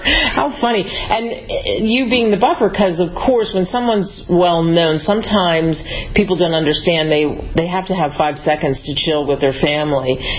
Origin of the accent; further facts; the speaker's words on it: Eastern United States, United States; I'm like you, I've lived all over the place, grew up back east, etc., and I'm married a Texan